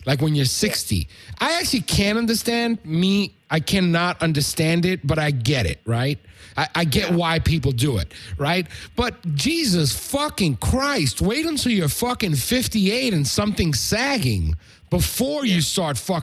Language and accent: English; New York City, New York, United States; I grew up in New York City in the 80s with, you know, the evolution of hip hop.